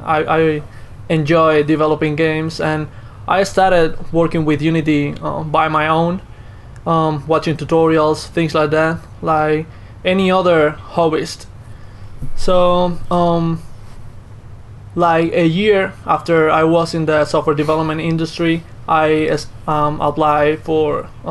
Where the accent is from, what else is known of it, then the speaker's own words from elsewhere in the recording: Havana, Cuba; Yeah. I'm from Cuba.